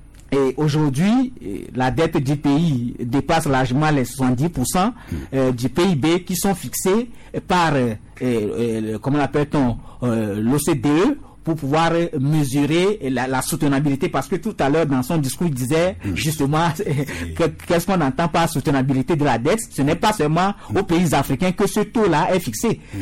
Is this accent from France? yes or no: no; Togo; Mais aujourd'hui, ici, chez nous, au Togo